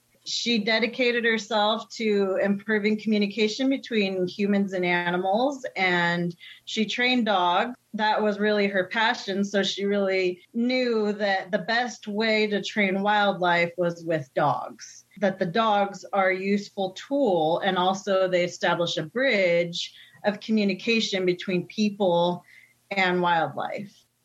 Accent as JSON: {"language": "English", "region": "California", "country": "United States", "tie": "born or raised there", "said": "I grew up in the Sierra Nevadas of California, where my family still raises animals."}